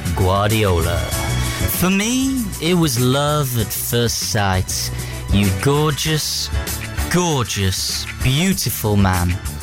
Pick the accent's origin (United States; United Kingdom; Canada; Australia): United Kingdom; England; The reason I am somewhat of a lightweight is because I'm English. Us English haven't been able to get our hands on proper football or proper wine as good as yours.